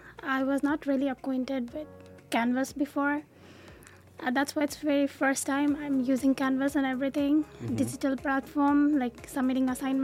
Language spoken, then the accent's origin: English; Nepal; English is a second language; now in United States; I'm from Nepal. Actually, my major is nursing. I've completed my bachelor's in pharmacy from Nepal